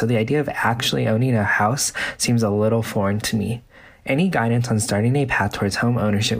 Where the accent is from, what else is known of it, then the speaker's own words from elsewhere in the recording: Los Angeles, California, United States; I'm from Los Angeles, California.